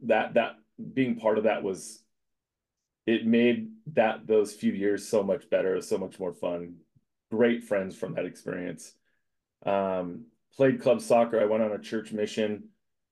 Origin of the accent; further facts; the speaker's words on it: California, United States; I grew up in Southern California.